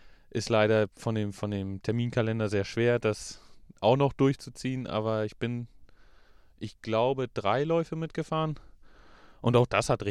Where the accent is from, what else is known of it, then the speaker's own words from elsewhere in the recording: Malente, Schleswig-Holstein, Germany; now in Tensfeld, Germany; Da sind wir gleich nach Malente gefahren, mein Heimatverein, also da, wo ich groß geworden bin. Ich wohne zwar in Tensfeld und das ist auch jetzt mein Heimatverein